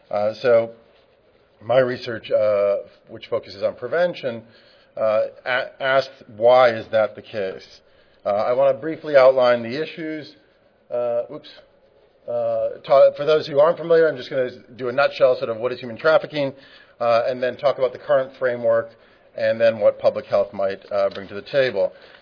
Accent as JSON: {"language": "English", "town": "Atlanta", "region": "Georgia", "country": "United States", "tie": "born or raised there", "said": "a problem here in San Francisco, in my hometown of Atlanta, Georgia"}